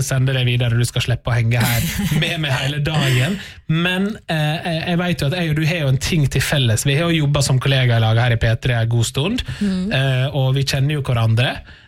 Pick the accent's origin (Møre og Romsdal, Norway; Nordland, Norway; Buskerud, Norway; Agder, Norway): Møre og Romsdal, Norway; fra Sunnmøre da, som der jeg kommer fra til Oslo for eksempel